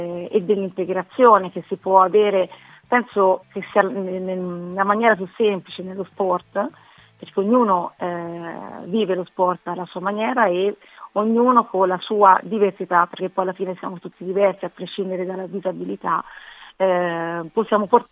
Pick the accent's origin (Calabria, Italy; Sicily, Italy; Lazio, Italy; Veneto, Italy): Calabria, Italy; now in Lucca, Italy; io vivo da settembre a Lucca, praticamente meno, cioè un anno, da settembre dell'anno scorso, se no sono calabrese.